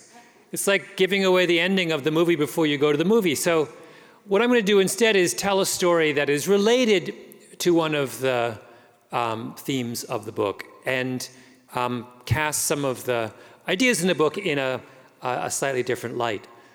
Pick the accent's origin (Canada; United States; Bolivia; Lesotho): Canada; And I'm a Canadian, so I have a whole complex about my much larger and better known neighbor.